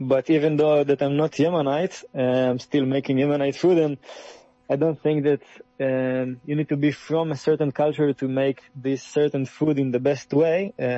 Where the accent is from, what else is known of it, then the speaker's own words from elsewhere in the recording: Israel; English is a second language; moved away as an adult; now in Amsterdam, Netherlands; We are not living in Israel. Me, at least, I grew up in Israel where it's really traditional to eat Jachnun every Saturday morning.